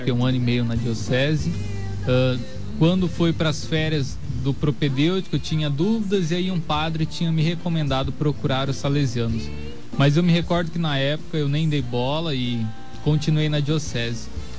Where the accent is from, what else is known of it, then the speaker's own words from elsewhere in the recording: Pompeia, São Paulo, Brazil; tenho 25 anos e venho de Pompeia, interior de São Paulo.